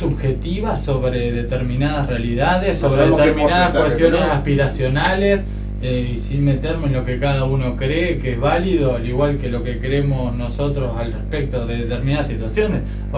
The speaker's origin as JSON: {"language": "Spanish", "country": "Argentina", "said": "con aquello de lo cual nosotros nos sentíamos orgullosos como argentinos"}